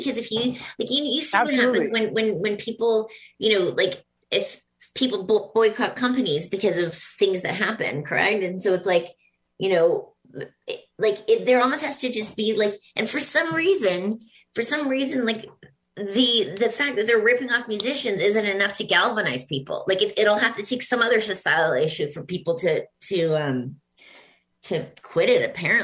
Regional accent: Canada; oh, I'm from Canada.

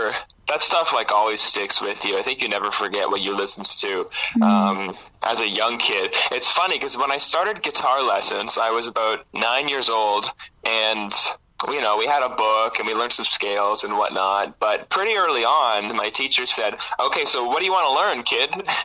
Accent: Sarnia, Ontario, Canada; You know, I'm from Sarnia, and so there's really not the same kind of music scene and infrastructure

